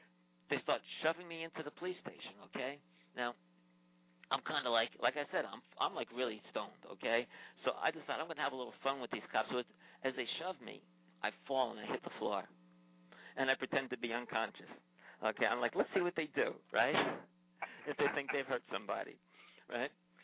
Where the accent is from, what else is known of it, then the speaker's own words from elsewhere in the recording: United States; And they hear my accent, and they go, oh, you're a Yank. And I says, yeah, what about it?